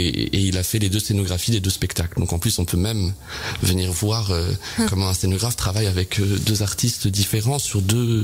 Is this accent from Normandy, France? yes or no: yes; Évreux, Normandy, France; je suis né à Évreux. J'ai grandi dans ce théâtre d'Évreux toute mon enfance